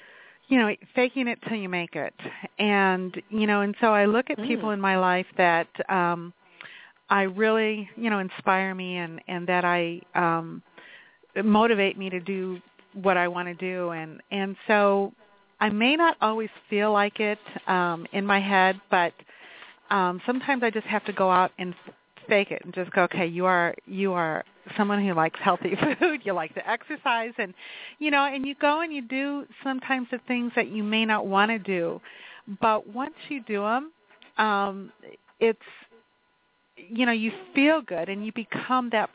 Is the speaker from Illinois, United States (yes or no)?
yes; Naperville, Illinois, United States; I grew up here in Naperville, and so always, you know, just had a lot of extra weight